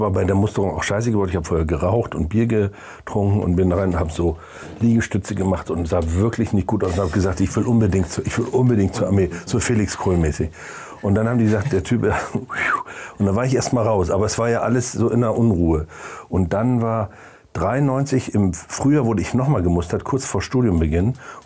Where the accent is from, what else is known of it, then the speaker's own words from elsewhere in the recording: Mecklenburg-Vorpommern, Germany; Ich bin ja Südmecklenburger, ich komme wirklich aus dem Wald. Ja. Also ich komme wirklich von einem Haus am Wald, umgeben von Siebenseen.